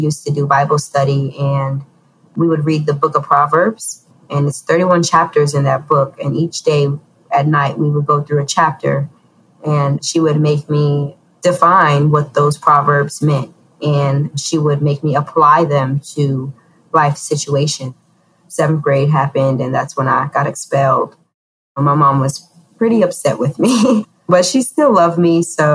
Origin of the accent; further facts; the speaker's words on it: Bronx, New York, United States; I grew up in Soundview Projects in the Bronx, New York, which was not an easy area to grow up in. I was the last of 9 children.